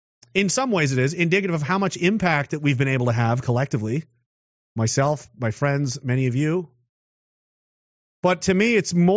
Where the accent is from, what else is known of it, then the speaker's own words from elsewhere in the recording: Canada; I'm a Canadian. I'm a proud Canadian. I like being Canadian.